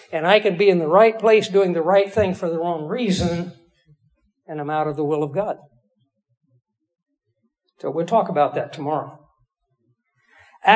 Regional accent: Kansas, United States; I grew up in Kansas.

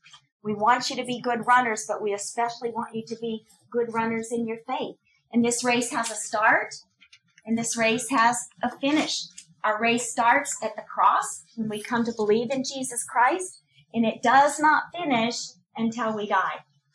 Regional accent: Phoenix, Arizona, United States; I grew up in Phoenix. It's hot, right? It's a dry heat, but it's still hot.

